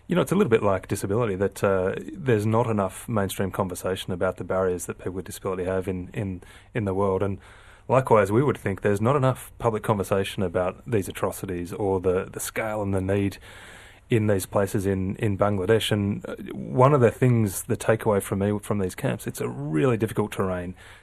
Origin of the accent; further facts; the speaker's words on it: Geelong, Victoria, Australia; I grew up in Geelong